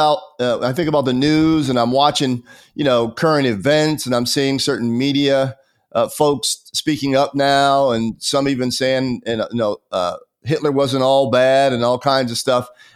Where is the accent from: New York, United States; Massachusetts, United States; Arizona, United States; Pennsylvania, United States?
Pennsylvania, United States; Pittsburgh; And of course, in my hometown, which is Pittsburgh, where I was born and raised, they had one of the worst expressions of anti-Semitic violence at the Tree of Life synagogue.